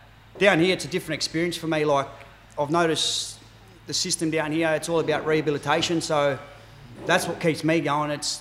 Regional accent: New South Wales, Australia; I'm from New South Wales, like I said, and done a lot of jail up there. Come down here

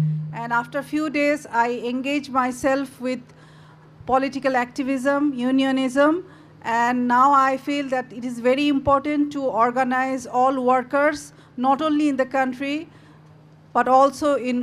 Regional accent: Bangladesh; Hello everybody … from Bangladesh.

